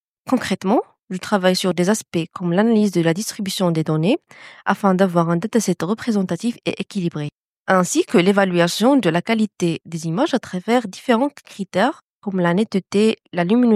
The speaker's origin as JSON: {"language": "French", "country": "Morocco", "said": "je viens du Maroc."}